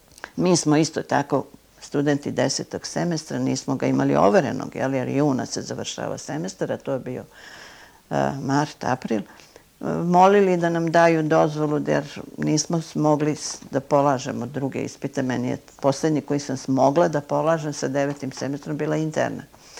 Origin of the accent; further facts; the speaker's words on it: Kikinda, Vojvodina, Serbia; ja sam iz Kikinde, iz Vojvodine